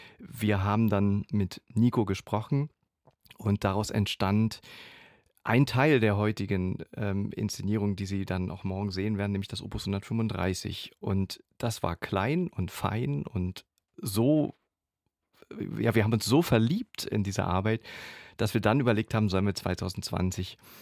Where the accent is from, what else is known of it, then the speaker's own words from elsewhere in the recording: East Germany, Germany; Ich bin in der DDR groß geworden